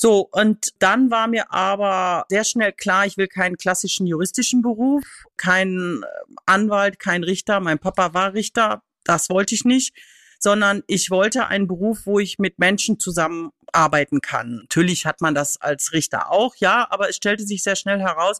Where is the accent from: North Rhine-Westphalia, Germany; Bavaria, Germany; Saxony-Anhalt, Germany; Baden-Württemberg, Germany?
North Rhine-Westphalia, Germany; also born or lived in Hungary; Ja, also ich bin gebürtige Sauerländerin, lebe in Westfalen und ich habe mein halbes Berufsleben in Westfalen verbracht und die andere Hälfte eben in Ungarn